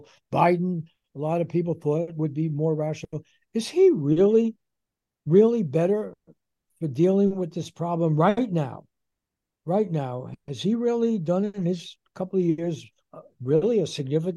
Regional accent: United States; But the culture that I grew up in here in the United States and modern society

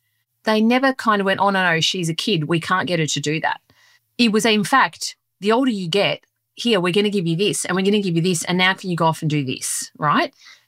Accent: Sicily, Italy; accent: Sicilian; first language Sicilian; English is a second language; I went to primary school speaking only Italian. And on top of that, my Sicilian dialect, which is my first language. So English was a language that I picked up through being a young kid and being a sponge and absorbing it.

